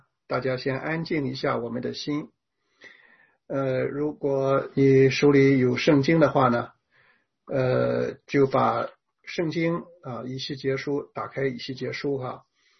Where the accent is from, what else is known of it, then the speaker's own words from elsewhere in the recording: China; 我们中国人是不知道有救主的啊